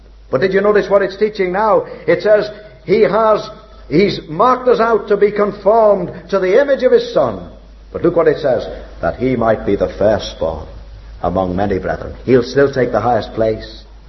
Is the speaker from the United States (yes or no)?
no; Liverpool, North West England, United Kingdom; in my hometown of Liverpool years ago